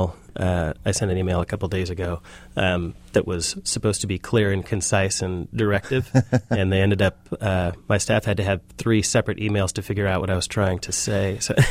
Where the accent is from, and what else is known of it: Detroit, Michigan, United States; now in Seattle, United States